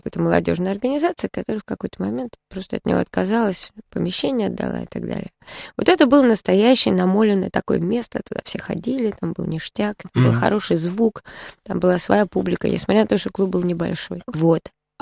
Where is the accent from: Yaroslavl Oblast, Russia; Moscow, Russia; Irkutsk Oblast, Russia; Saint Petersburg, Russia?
Moscow, Russia; я никогда в жизни не жила в общежитии, я москвичка.